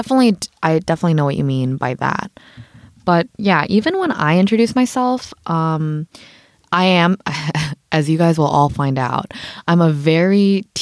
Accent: Hong Kong; because I grew up in Hong Kong

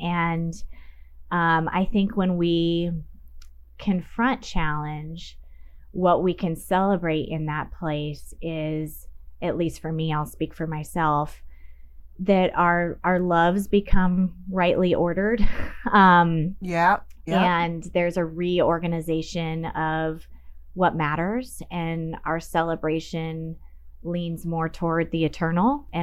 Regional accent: Seattle, Washington, United States; I grew up in Seattle.

